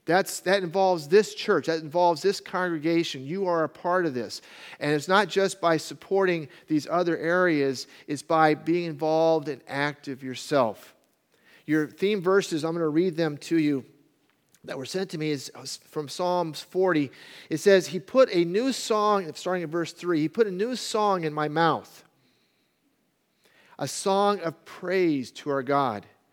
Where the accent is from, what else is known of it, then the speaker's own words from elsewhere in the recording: New York City, New York, United States; But I am from New York City. I wasn't born there, okay? You can't hold that against me.